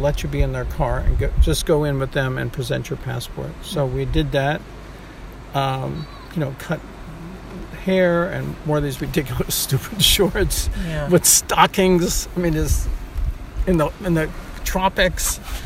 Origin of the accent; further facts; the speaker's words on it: United States; the guy sees that I'm American